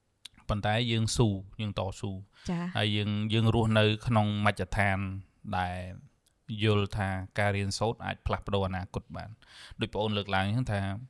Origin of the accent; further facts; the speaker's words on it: Sithor Kandal, Prey Veng, Cambodia; also born or lived in Siem Reap; ប៉ុន្តែខ្ញុំកើតនៅព្រៃវែងទេនៅស្រុកស៊ីធរកដាល